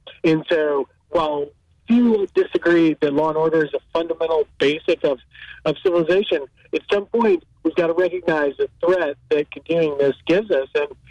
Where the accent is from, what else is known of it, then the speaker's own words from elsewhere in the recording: Memphis, Tennessee, United States; Listen, my hometown of Memphis wouldn't want Griffland, even if I paid for every bit of it myself.